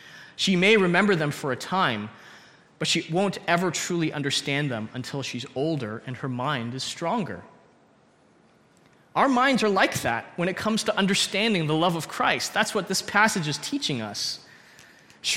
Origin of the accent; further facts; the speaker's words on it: St. Catharines, Ontario, Canada; I grew up in St. Catharines, and on the drive up to Toronto, you see a cross on the east side of the highway